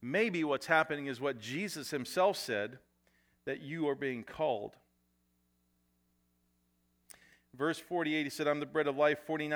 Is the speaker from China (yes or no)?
no; Canada; now in United States; I grew up in Canada where the military was not really something that was deeply respected or talked about. Yet when I came to this country